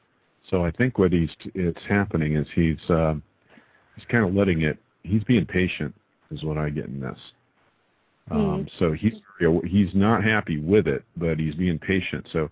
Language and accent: English; El Paso, Texas, United States; I sound Texan. I'm from El Paso.